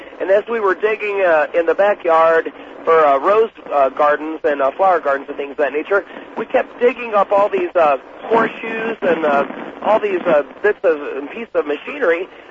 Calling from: Columbia, Missouri, United States; I'm calling from Columbia, Missouri.

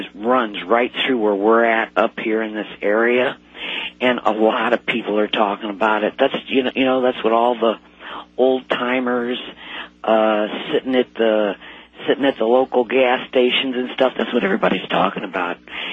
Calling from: Hawk Point, Missouri, United States; I'm calling you from Hawk Point, Missouri. I'm listening to you on 550 KTRS, and my prediction is that here in Missouri

